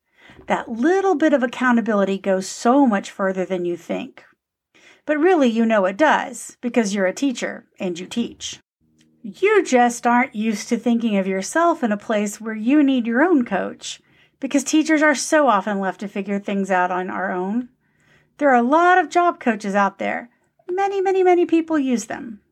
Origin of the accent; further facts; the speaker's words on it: Texas, United States; That only. You can tell I'm Texan here.